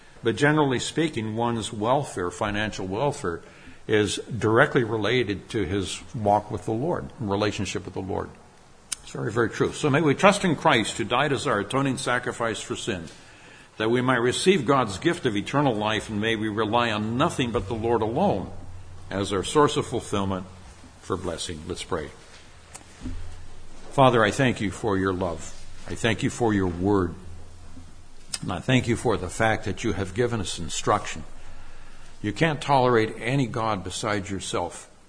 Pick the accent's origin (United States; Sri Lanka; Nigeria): Nigeria; I grew up in Nigeria, West Africa, and our mission that my parents were with also spread over to Ethiopia.